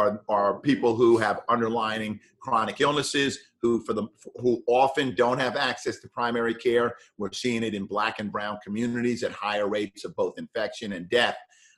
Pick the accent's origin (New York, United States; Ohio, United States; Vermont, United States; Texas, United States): New York, United States; near where we grew up in New York.